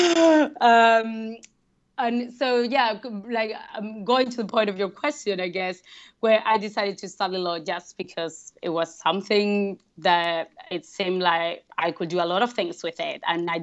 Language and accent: English; Basque Country, Spain; English is a second language; I come from a pretty small place in the north of Spain. I come from the Basque Country.